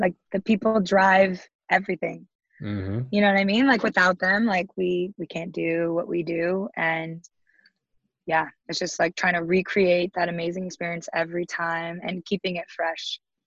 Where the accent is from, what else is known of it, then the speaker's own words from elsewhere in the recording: Philippines; being a Filipino